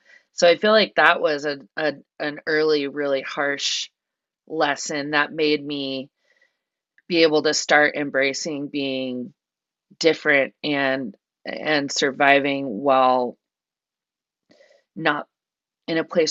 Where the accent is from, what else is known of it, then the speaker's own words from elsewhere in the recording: Napa, California, United States; I grew up in Napa, California, where adults hate youth, especially in the 90s.